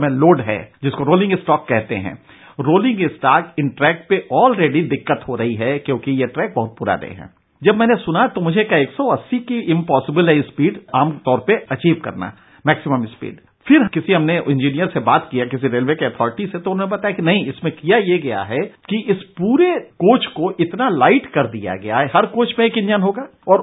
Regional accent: Chhapra, Bihar, India; also born or lived in Siwan; मैं बिहार का रहने वाला हूं, छपरा और सीवान का।

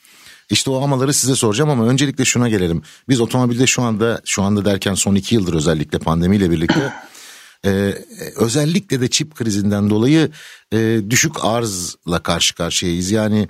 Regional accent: Manisa, Turkey; Manisa biliyorsunuzdur motosiklet konusunda çok zengin bir şehirdir. Ben de orada doğdum büyüdüm.

